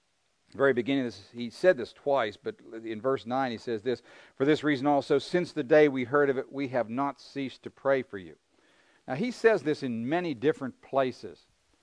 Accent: Pittsburgh, Pennsylvania, United States; I'm from Pittsburgh, Pennsylvania.

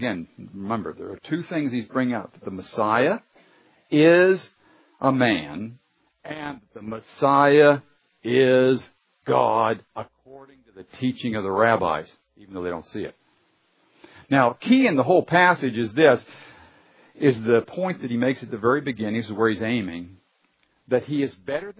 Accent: United States; I am an American in this particular generation, and I was raised in this particular economic status

